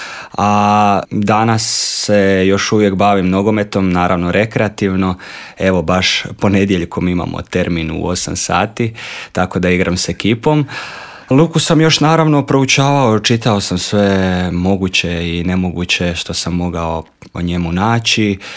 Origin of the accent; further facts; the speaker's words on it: Slavonski Brod, Brod-Posavina County, Croatia; ja sam inače iz Slavonskog Broda